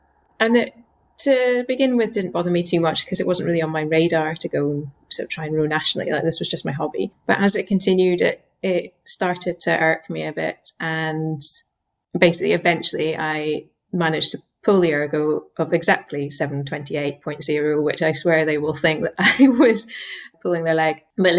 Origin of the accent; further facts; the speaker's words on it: Inverness, Scotland, United Kingdom; So yeah, I grew up in Inverness.